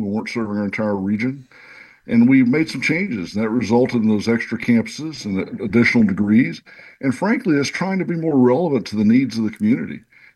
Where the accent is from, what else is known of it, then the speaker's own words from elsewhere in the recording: West Orange, Texas, United States; I wish something like that would have been around when I was growing up in West Orange, Texas.